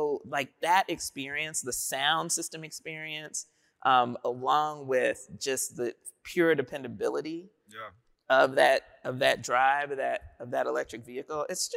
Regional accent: Dayton, Ohio, United States; You know how you lean back, and I'm from Dayton, Ohio, so I lean

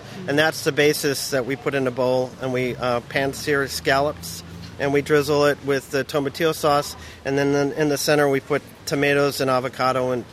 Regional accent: Midwest, United States; I grew up in the Midwest, so I've been making a corn pudding

